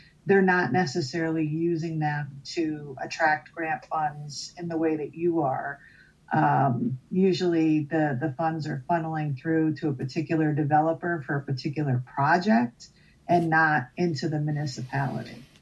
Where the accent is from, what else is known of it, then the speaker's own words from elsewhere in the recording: Albany, New York, United States; I'm from Albany, New York.